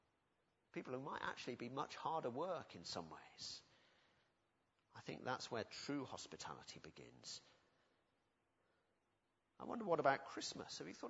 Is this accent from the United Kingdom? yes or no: yes; United Kingdom; I'm talking as a British white male here.